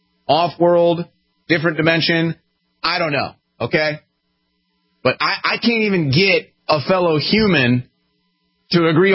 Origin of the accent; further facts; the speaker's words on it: St. Louis, Missouri, United States; I'm 31 years old. I'm from St. Louis, Missouri. I came up in sports media.